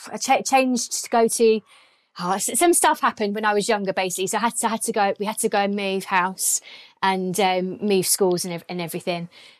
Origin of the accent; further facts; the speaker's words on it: Croydon, London, United Kingdom; I was born in Croydon, and I went to school in a place called Biggin Hill. It's a random little place in Kent, kind of ish near Bromley. So I went to Croydon, to Biggin Hill, and then I moved again to Orpington.